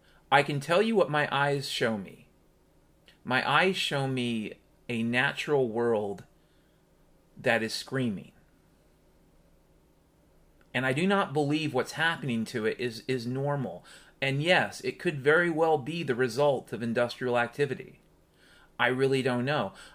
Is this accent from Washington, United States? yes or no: yes; Washington, United States; You know, I grew up in Washington State